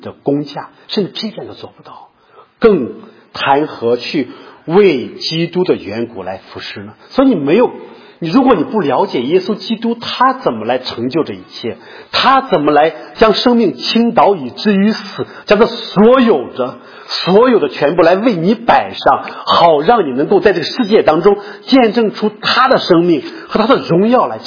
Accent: Shandong, China; 我们中国君子就是这样的，我们山东人尤其如此

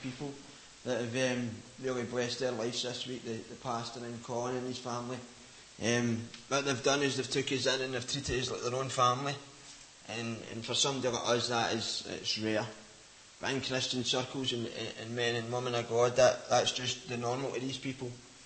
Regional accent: Coatbridge, Scotland, United Kingdom; I was brought up in Coatbridge. It's in Glasgow, in Scotland. I was brought up with a good family.

